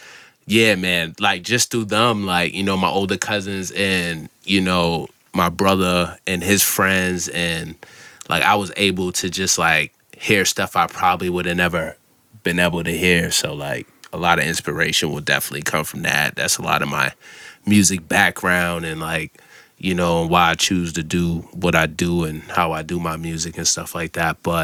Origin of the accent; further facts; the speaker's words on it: Massachusetts, United States; I'm from Massachusetts. I moved around a lot, until the age 8. So I didn't have a home, like, base.